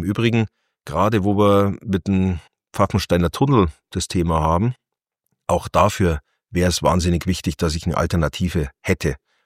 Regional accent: Winzer, Bavaria, Germany; Ich komme aus Winzer, da wäre es natürlich eine große Entlastung.

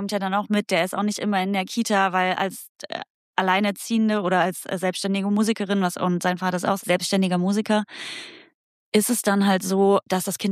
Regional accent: Saxony-Anhalt, Germany; Ich komme ja aus dem Vorharz.

